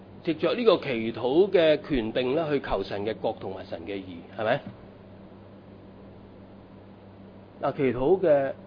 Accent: Hong Kong; 我哋香港人食嘢係咪？

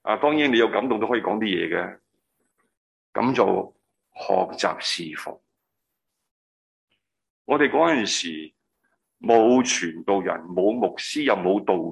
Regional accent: Hong Kong; 我系香港土生土长嘅

